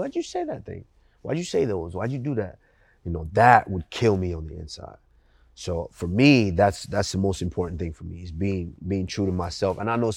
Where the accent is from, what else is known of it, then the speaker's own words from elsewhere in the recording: Nigeria; also born or lived in Texas, United States; now in United States; I was raised in Nigeria long enough to be able to understand what mom and dad says and how we conduct ourselves.